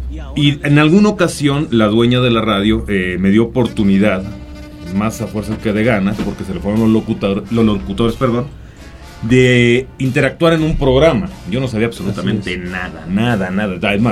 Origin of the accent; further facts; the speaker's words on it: Colima, Mexico; Nosotros no somos de aquí, somos de Colima.